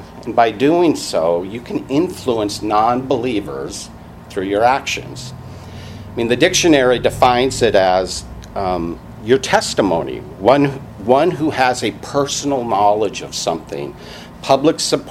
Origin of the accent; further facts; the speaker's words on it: Seattle, Washington, United States; I mean, I remember growing up in Seattle, and while I was in junior high, kids would tease kids that they thought were religious.